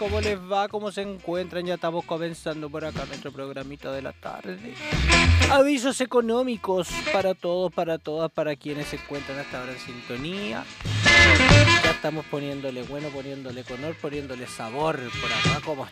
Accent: Chile; Yo soy un chileno tradicional.

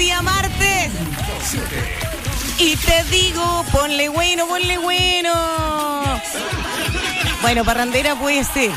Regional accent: Osorno, Los Lagos, Chile; soy de Osorno, tengo en el alma, ¿qué tengo? Ritmo y sabor.

